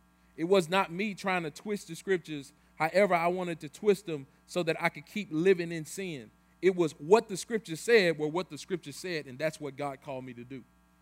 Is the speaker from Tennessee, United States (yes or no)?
yes; Memphis, Tennessee, United States; because where I'm from, I'm from Memphis. I grew up in an all-black neighborhood, all-black school, teachers black, neighborhood black, everything was black, all black.